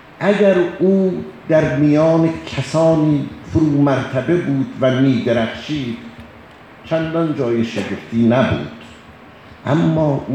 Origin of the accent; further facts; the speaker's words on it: Tabriz, East Azerbaijan, Iran; وقتی میفهمیدم من از تبریزم،